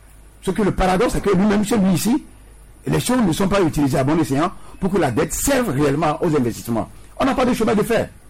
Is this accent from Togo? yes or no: yes; Togo; Et donc la dette est mal utilisée chez nous au Togo. La dette est mal orientée chez nous.